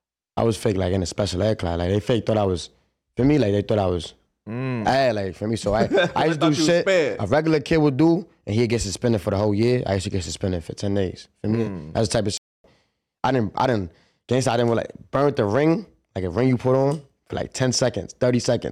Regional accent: Bronx, New York, United States; For me, I was raised in the Bronx and shit, feel me?

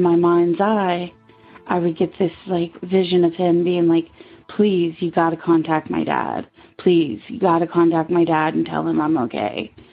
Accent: Virginia, United States; I'm from Virginia. I'm 33.

